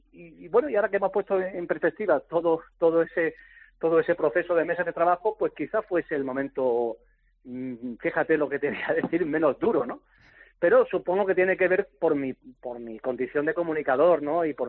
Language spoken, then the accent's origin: Spanish; Granada, Andalusia, Spain; moved away; Yo soy un enamorado de Granada, de mi tierra, y soy un emigrante de Granada.